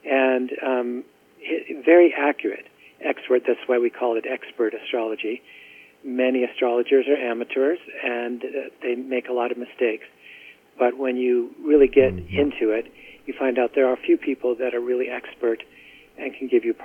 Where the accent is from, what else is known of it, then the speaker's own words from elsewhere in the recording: United States; No, I'm from America